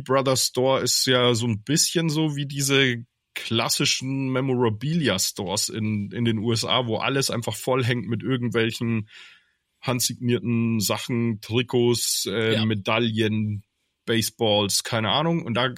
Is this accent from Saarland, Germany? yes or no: no; Würzburg, Bavaria, Germany; das gab es ganz vereinzelt in dem einen Laden bei uns in Würzburg